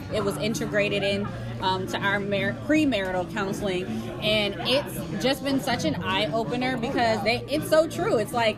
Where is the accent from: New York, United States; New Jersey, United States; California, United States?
New Jersey, United States; Like she said, she's not from here. I'm from New Jersey, so I get it.